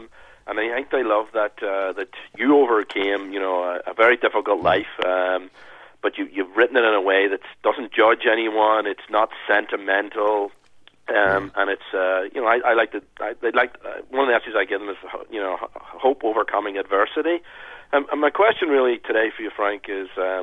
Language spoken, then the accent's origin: English; Belfast, Northern Ireland, United Kingdom; I'm from Belfast